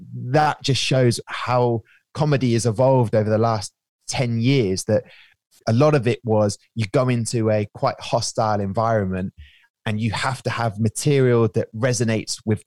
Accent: Southampton, South East England, United Kingdom; my mates that I grew up with in Southampton

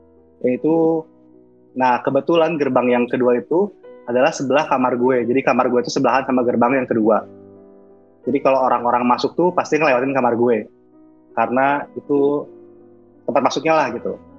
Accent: Bandung, West Java, Indonesia; Jadi gue tuh lahir di Bandung, besar di Bandung. Orang tua gue dua-duanya orang Bandung, tapi kebetulan bapak itu ada turunan Jogja dan turunan Banten.

